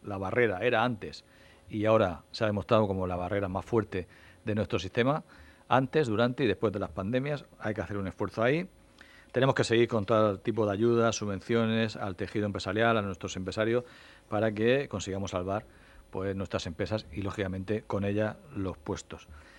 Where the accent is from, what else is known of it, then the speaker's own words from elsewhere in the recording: Region of Murcia, Spain; Y como murciano y como líder de la oposición de la región de Murcia